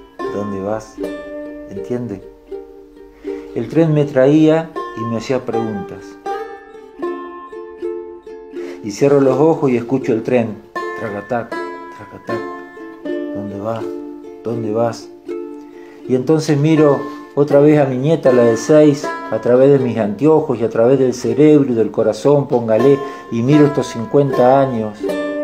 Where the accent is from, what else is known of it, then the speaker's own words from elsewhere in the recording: Pala Pala, Tucumán, Argentina; moved away as an adult; nosotros somos de Tucumán, de un pueblito que se llama Pala Pala. Y a los 24 años lo más lejos que había viajado era hasta Leales